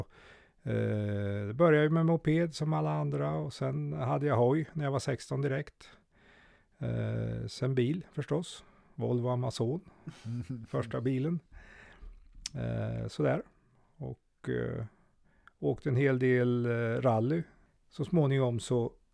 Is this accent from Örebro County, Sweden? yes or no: yes; Grythyttan, Örebro County, Sweden; jag är född och uppvuxen i Grythyttan. Far är likaså född och uppvuxen i Grythyttan. Min mor kommer från Bromma, Stockholm. Flyttade hit i början på 50-talet.